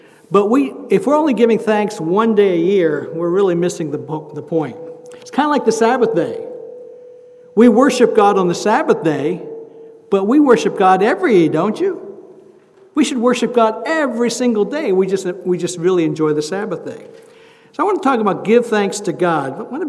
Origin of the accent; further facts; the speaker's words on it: Pennsylvania, United States; born there; now in Texas, United States; I live in Texas, for those of you who are guests who don't know. I live in Texas. I was born in Pennsylvania. I love Pennsylvania food.